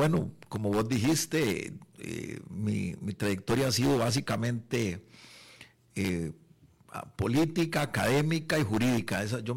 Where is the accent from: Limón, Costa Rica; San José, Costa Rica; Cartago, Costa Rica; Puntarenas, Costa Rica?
San José, Costa Rica; now in Heredia, Costa Rica; Nosotros somos heredianos, papá es de origen herediano, ¿verdad? Yo me crié me crié en San José, pero ya volví después, con los años volví a Heredia, a mis raíces. Ahora actualmente vivo nuevamente en Heredia